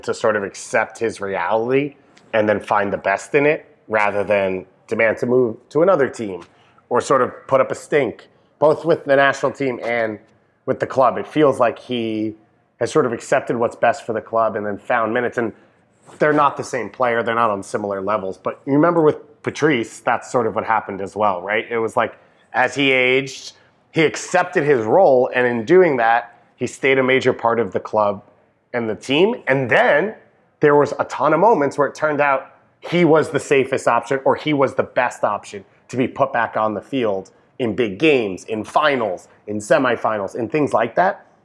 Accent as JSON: {"language": "English", "region": "New York", "country": "United States", "said": "Yeah, as a New Yorker, Devang, I'm disgusted by your East Coast bias."}